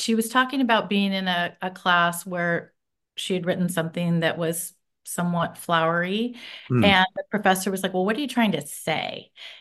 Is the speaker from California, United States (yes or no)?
yes; Bakersfield, California, United States; And because I grew up in Bakersfield and the book is set there, I have studied a lot about the Bakersfield sound.